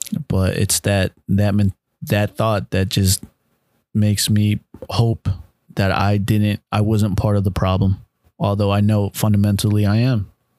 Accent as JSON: {"language": "English", "region": "Illinois", "country": "United States", "tie": "born or raised there", "also_born_or_lived": "Mexico", "said": "I was born in Mexico. I was raised here in Illinois, in the Midwest, in a small town around a predominantly large white community."}